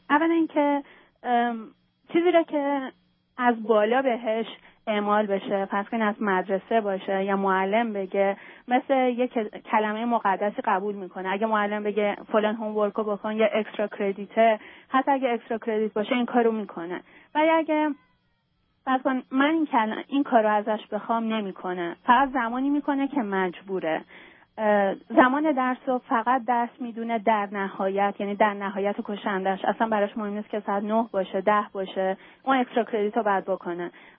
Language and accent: Persian; Iran; moved away; وقتی 5 سالش بود از ایران اومدیم بیرون، زمان که از ایران اومدیم بیرون